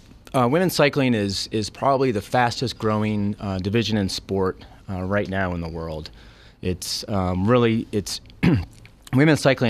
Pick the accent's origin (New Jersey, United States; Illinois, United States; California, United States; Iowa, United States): Illinois, United States; Chicago; Well, I started racing bikes at the age of 13. I grew up in Chicago. And I came out here every summer throughout high school to race my bike.